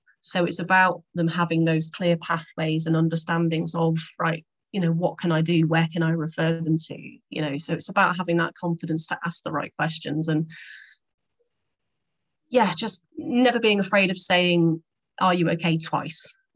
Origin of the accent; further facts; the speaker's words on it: England, United Kingdom; I wasn't obviously from there, I'm English